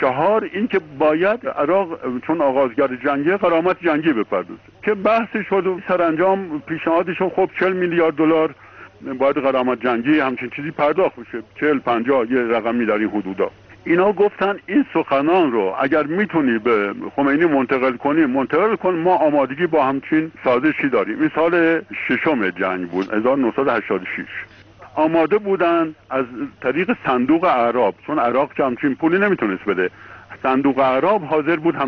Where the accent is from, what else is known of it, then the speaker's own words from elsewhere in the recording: Iran; به عنوان یه ایرانی مسئول بالاخره من احساس مسئولیت به وطنم میکنم